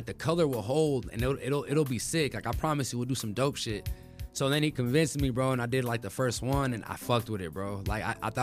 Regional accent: San Francisco Bay Area, California, United States; Like they either think I'm from LA or they know I'm from the Bay.

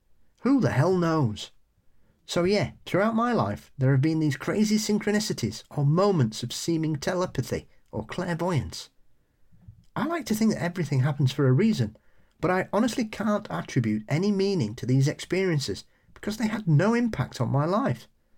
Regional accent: New Jersey, United States; I once ran into a classmate, let's call him Mark, whilst I was walking around London, and we're both from New Jersey.

